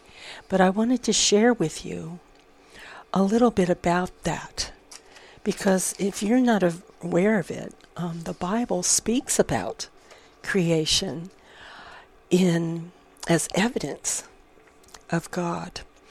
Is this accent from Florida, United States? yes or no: yes; Florida, United States; also born or lived in Southern California, United States; I grew up in Florida and in Southern California, and we didn't have four seasons.